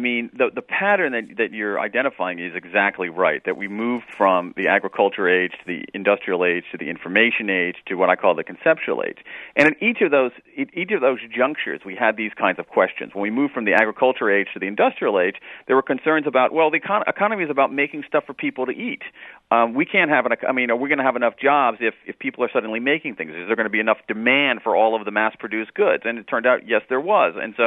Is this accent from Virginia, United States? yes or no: no; Ohio, United States; I grew up in Ohio when the Rust Belt was rusting